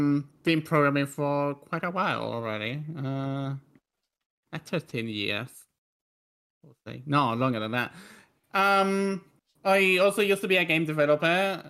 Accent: Chile; first language Spanish; English is a second language; I also know Spanish. Like, my first language is Spanish. I did not teach myself English, but I did learn English outside of school because in my country, which is Chile, I forgot to mention my country, by the way.

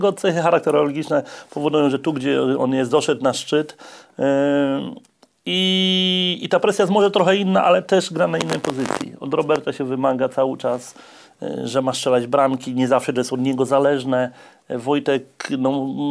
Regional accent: Ustka, Pomeranian Voivodeship, Poland; Pochodzę z małej mieściny, z Ustki, gdzie wybić się jest niezwykle trudno.

